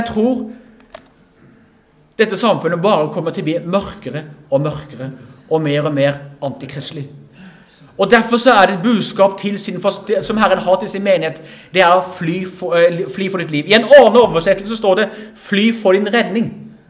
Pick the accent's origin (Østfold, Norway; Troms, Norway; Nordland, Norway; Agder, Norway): Agder, Norway; Arendal; Og det kan si, Arendal, min hjemby, går feil vei.